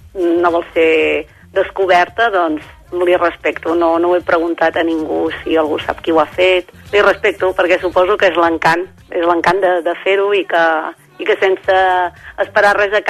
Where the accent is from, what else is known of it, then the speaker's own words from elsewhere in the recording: Sant Hilari Sacalm, Catalonia, Spain; jo no visc a Arbúcies. M'estàs trucant a Arbúcies, però jo sóc de Sant Hilari.